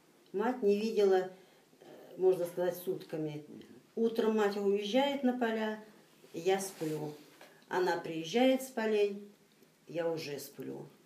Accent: Yelovka, Kemerovo Oblast, Russia; Кемеровская область, Ежемурский район, деревня Еловка.

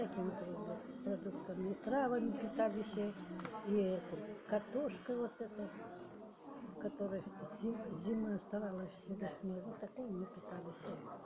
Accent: Soyuzskaya, Novgorod Oblast, Russia; born there; Я родилась в Новгородской области, Боровический район, деревня Союзская.

